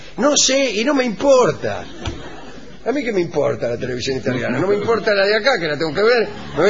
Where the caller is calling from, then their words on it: Montevideo, Uruguay; de Montevideo. Los escucho por casualidad porque pasaba de estación en estación.